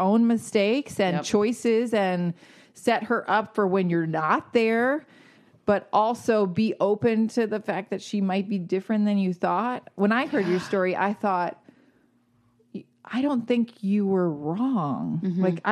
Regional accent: Georgia, United States; born or raised there

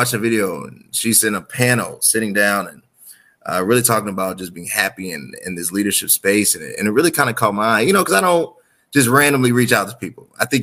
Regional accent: Chicago, Illinois, United States; Like, I'm from Chicago. It is what it is.

